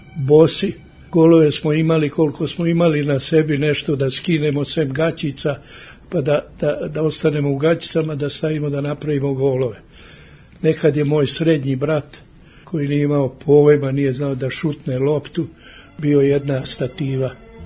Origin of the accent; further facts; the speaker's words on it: Valjevo, Kolubara District, Serbia; born there; nigde nema da sam rođen u Valjevu.